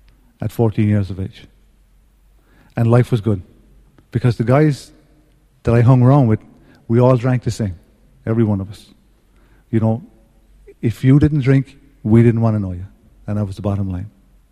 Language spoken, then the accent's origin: English; Ireland; born or raised there